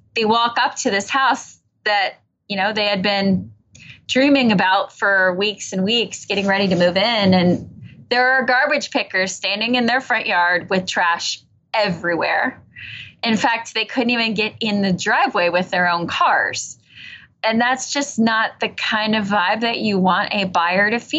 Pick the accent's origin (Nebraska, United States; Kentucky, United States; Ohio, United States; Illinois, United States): Kentucky, United States; And we work in mostly in Cincinnati, but I'm from Northern Kentucky. So that's right across the river.